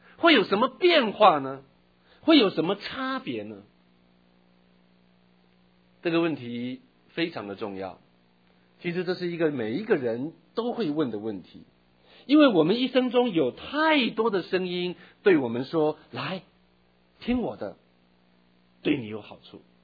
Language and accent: Chinese; Taitung County, Taiwan; 我小时候在台东一个所谓的传统市场的菜市场的入口处